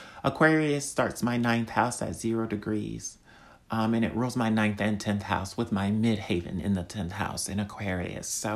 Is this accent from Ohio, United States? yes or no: yes; Ohio, United States; also born or lived in Georgia / North Carolina / Orlando; now in New York, United States; I'm from Ohio. I've lived in Georgia, North Carolina.